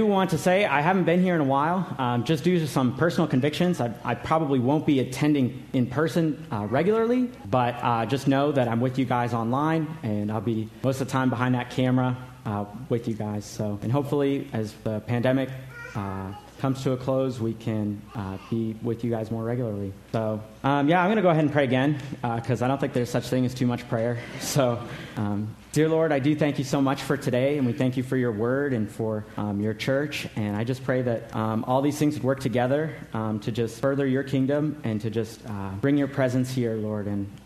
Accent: Burkina Faso; also born or lived in Niger; I'm an MK. Pastor Tim already mentioned I grew up in Africa in two countries called Burkina Faso and later to Niger.

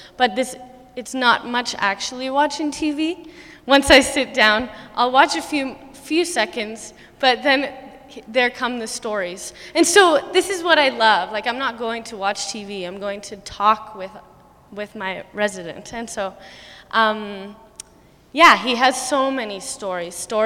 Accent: Calgary, Alberta, Canada; now in Winnipeg, Canada; I'm actually new to Winnipeg. I'm from Calgary.

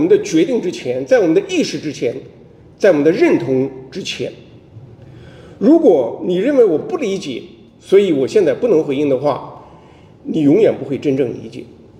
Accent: China; moved away as an adult; now in United States; 我在国内无神论背景中长大，大学毕业后随父母移民美国开始读研，

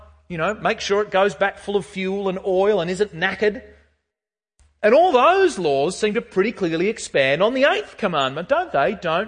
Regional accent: Tasmania, Australia; I was a boy from Tassie.

